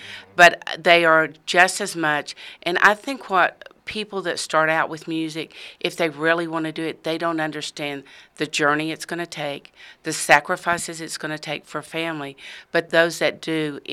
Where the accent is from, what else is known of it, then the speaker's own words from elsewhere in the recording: Virginia, United States; now in Tennessee, United States; But I'm from Southwest Virginia, and my mom told me I'd always be a Virginian.